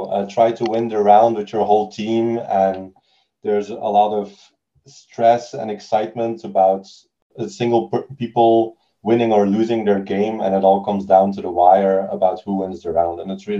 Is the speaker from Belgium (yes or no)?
yes; Belgium; from Belgium.